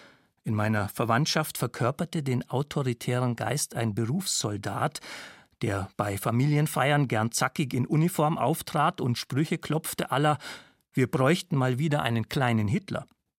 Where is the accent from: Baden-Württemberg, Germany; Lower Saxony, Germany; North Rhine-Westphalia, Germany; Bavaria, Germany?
Bavaria, Germany; Nördlingen; habe ich im November 1985 in meiner Heimatstadt Nördlingen demonstriert